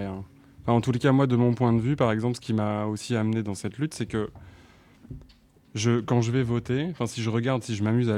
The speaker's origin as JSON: {"language": "French", "country": "France", "moved": "yes", "lives_now": "Belgium", "said": "je suis français, mais je... Voilà. je vis en Belgique depuis 11 ans maintenant."}